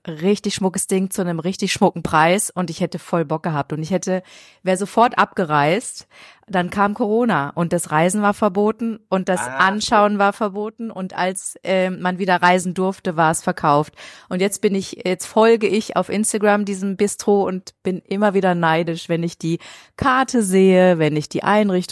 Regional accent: Mülheim, North Rhine-Westphalia, Germany; born there; moved away as an adult; now in Frankfurt, Germany; Ich hätte also in Mülheim bleiben müssen, anstatt nach Frankfurt zu gehen.

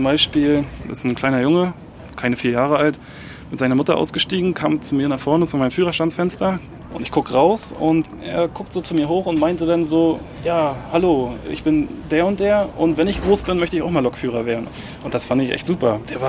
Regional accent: Usedom, Mecklenburg-Vorpommern, Germany; Das ist meine Heimat und hier bin ich aufgewachsen und hier lebe ich halt.

